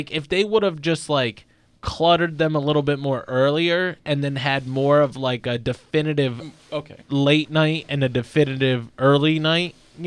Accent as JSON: {"language": "English", "region": "Maryland", "country": "United States", "said": "I'm from Maryland, so I'm a little biased towards that."}